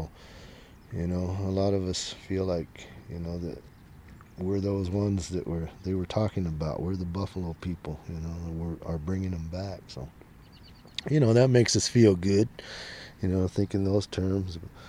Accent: New Mexico, United States; What it means to be a New Mexican. Well, I guess for me, you know, that means being Native American also, because there's such a high population of Native Americans here in New Mexico.

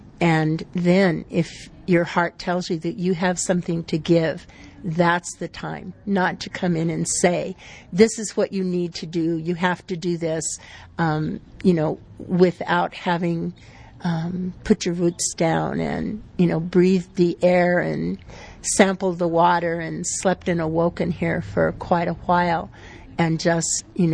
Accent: South Dakota, United States; now in New Mexico, United States; I'm not a New Mexican. I'm from South Dakota, but I've been living here for over 20 years.

